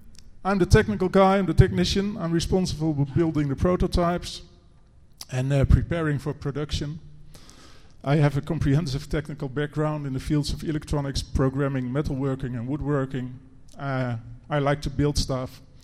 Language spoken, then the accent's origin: English; Netherlands; English is a second language; We are from the Netherlands. And the Netherlands is a small country in Europe. It's next to Germany and Belgium